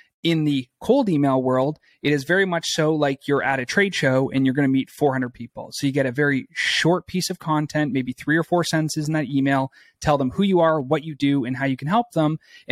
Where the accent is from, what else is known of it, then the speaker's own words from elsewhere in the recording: Canada; moved away as an adult; now in United States; I grew up in Canada, moved to the U.S. to do the doctorate of chiropractic and practiced for a couple of years.